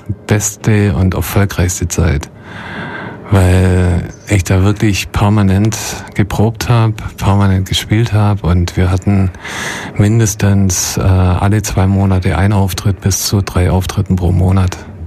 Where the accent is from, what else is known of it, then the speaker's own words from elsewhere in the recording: Ulm, Baden-Württemberg, Germany; ich bin in Ulm aufgewachsen und ich habe Ulm eigentlich nie richtig schätzen gelernt.